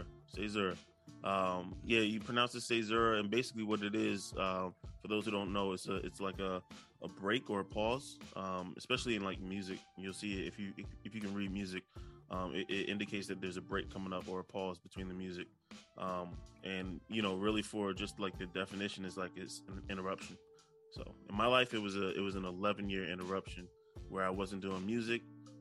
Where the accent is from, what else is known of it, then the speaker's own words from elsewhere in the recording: New Jersey, United States; also born or lived in New York City; now in Dallas, United States; Yeah, man, I'm from Jersey. So originally I'm from Jersey. I just moved from the Bronx, New York City, last year. So I'm in Dallas now. I was in New York City for 10 years, but originally from Jersey.